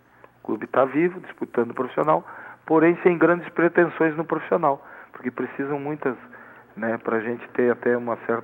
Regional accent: Uruguaiana, Rio Grande do Sul, Brazil; Eu sou natural de Uruguaiana, fronteira com a Argentina.

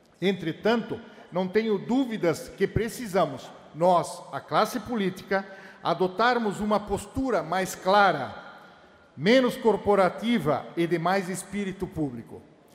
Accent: Corupá, Santa Catarina, Brazil; born there; sou um homem de origem simples, como a grande maioria dos catarinenses. Sou filho de agricultores e desde cedo sei a dificuldade que é ter que plantar para comer. Nasci em Corupá, na divisa com Jaraguá do Sul.

